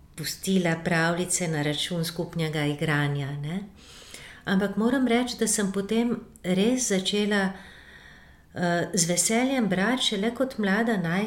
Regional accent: Littoral, Slovenia; Prihajam z Primorske in mislim, da je ta primorski žig, ta primorski pečat globoko, globoko v meni.

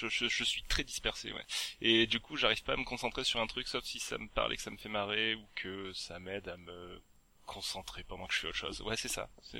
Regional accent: Provence-Alpes-Côte d'Azur, France; quand j'étais retourné chez moi en Provence

